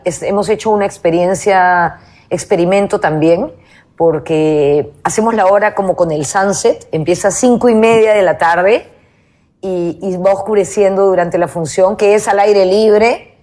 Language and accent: Spanish; Peru; en el trato entre nosotros como peruanos